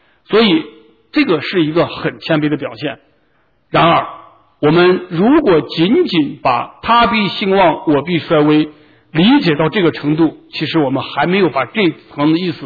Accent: China

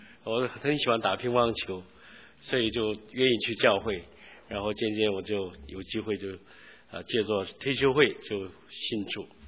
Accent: South Korea; 所以韩国的华侨又不是韩国人，又不是中华民国人，又不是中国大陆人，我们是出生在山东，不，那个我们的家乡是山东

